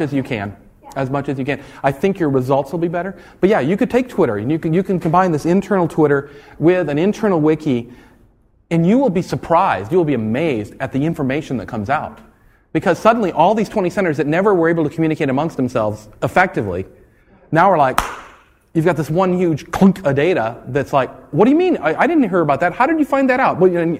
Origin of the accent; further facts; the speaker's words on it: Ohio, United States; Can you tell I'm from Ohio?